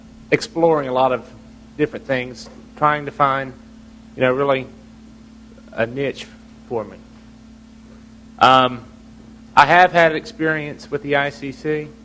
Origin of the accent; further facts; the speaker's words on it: Jacksonville, Florida, United States; I'm from Jacksonville, Florida. … from Jacksonville, Florida originally.